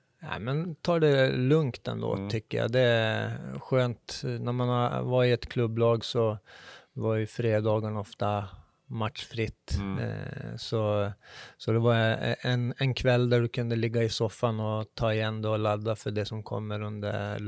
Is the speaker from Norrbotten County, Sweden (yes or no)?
yes; Kalix, Norrbotten County, Sweden; also born or lived in Kiruna / Pajala / Boden; Jag är född i Kalix. Sen har jag bott i Kiruna, Pajala, tillbaks till Kiruna och sen Boden. Så det är Norrbotten brukar jag säga.